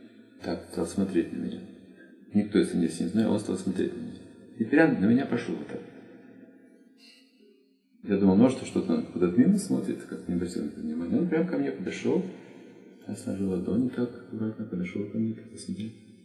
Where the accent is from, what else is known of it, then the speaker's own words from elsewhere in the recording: Russia; Я назвал свое имя, говорит, ты откуда? Из России.